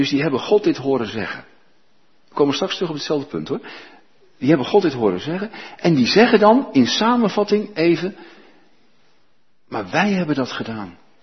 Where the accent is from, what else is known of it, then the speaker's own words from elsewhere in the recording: Almere, Flevoland, Netherlands; Wij gewoon als West-Europeanen, als Nederlanders, als Almeerders, daar willen we niet meer op reageren.